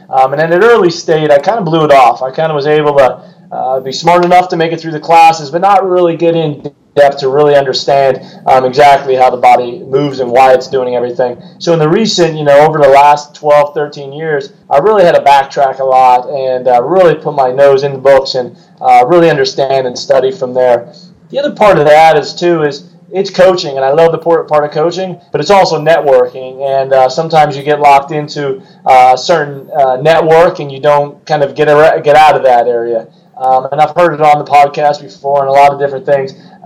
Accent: Pennsylvania, United States; I'm from Northeast PA, dream of playing football at Penn State.

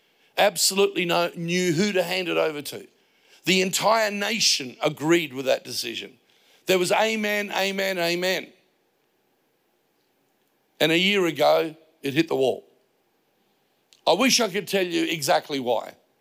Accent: Payneham, South Australia, Australia; I wouldn't have chosen me. I'm a wog from Paynham.

